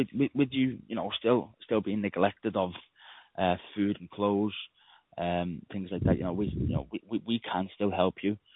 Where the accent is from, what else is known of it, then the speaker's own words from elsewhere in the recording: England, United Kingdom; So I'm from England